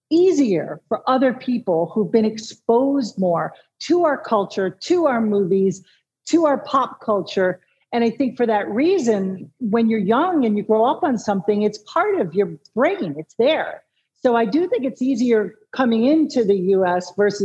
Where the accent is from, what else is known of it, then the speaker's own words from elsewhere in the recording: Connecticut, United States; I grew up in Connecticut